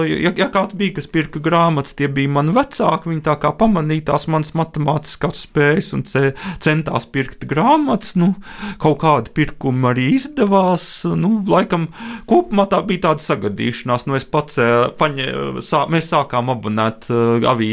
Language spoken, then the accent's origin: Latvian; Daugavpils, Latgale, Latvia; es pats esmu no Daugavpils, mācījos Daugavpils 12. vidusskolā.